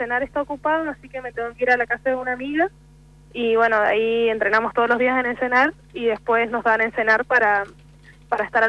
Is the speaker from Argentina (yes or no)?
yes; Córdoba, Argentina; Somos una cordobesa y uh-huh. Yo.